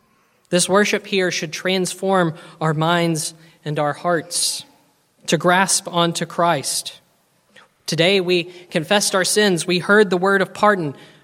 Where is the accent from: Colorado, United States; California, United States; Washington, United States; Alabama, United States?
Alabama, United States; I'm from Alabama, I get no say.